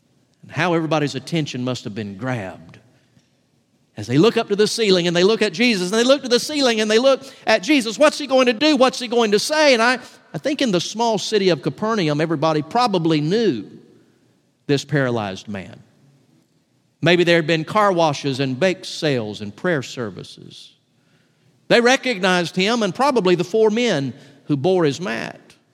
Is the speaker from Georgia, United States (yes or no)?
yes; Valdosta, Georgia, United States; also born or lived in Atlanta; I was born in Atlanta. I was raised in Valdosta, but for nearly 29 years now, My ministry has been headquartered out of God's country in the city of Blackshear.